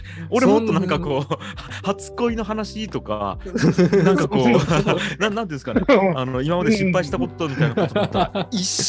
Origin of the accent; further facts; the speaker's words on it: Tagawa, Fukuoka, Japan; 僕田川市っていうね、はい、クソ田舎に住んでるんで外国人の人が見たことないわけですよ。